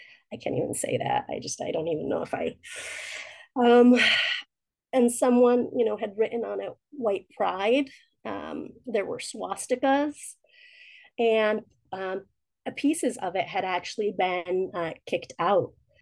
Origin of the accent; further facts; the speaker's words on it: New York, United States; it felt like I wasn't welcome in my home state of New York.